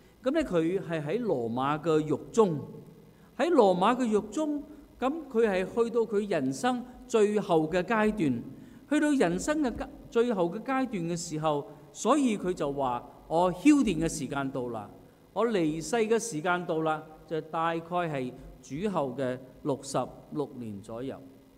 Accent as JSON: {"language": "Chinese", "country": "China", "said": "我们中国人呢特别就明白了"}